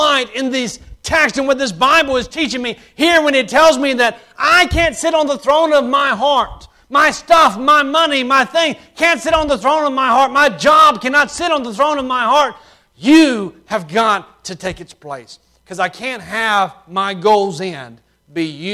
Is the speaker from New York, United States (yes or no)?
no; Alabama, United States; I was raised in South Alabama and went to preaching school.